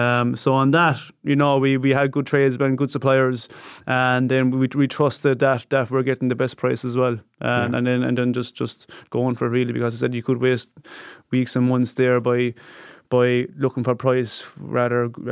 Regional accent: Kilkenny, Leinster, Ireland; with a gym in Kilkenny, my hometown

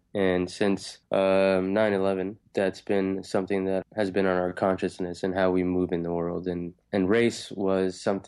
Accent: Minneapolis, Minnesota, United States; So the conversation was most times just having to explain that this is home, but I am from Minneapolis

